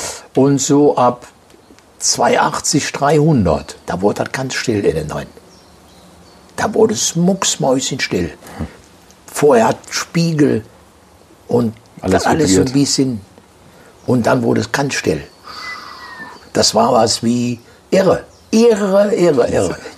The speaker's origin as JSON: {"language": "German", "town": "Aachen", "region": "North Rhine-Westphalia", "country": "Germany", "said": "Ich bin aus Aachen."}